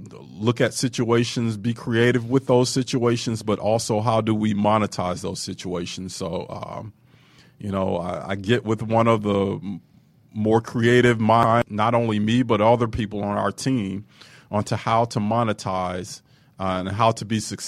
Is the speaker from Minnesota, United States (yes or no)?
no; Chattanooga, Tennessee, United States; also born or lived in Memphis; growing up in Chattanooga, Tennessee, going to school in Memphis, I'm a Southern boy.